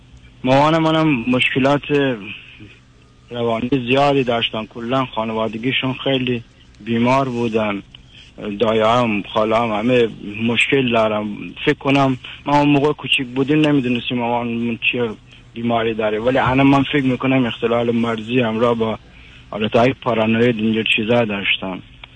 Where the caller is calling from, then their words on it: Iran; من از ایران تماس میگیرم، حدوداً 40 سال سن دارم.